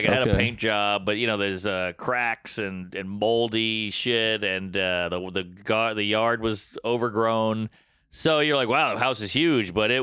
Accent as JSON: {"language": "English", "region": "Louisiana", "country": "United States", "tie": "born or raised there", "said": "I grew up in Louisiana, so Florida was southern."}